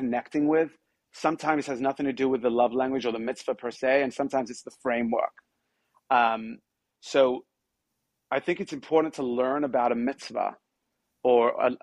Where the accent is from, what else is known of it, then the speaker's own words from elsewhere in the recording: Australia; I grew up in Australia where we had a choir in the shul.